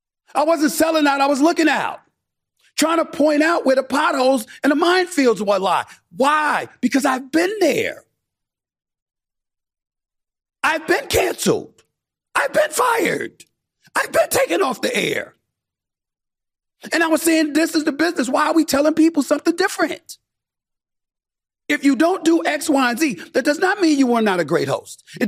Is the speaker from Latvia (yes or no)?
no; Hollis, New York, United States; I'm from Hollis, Queens, bro. I'm from the streets of New York City.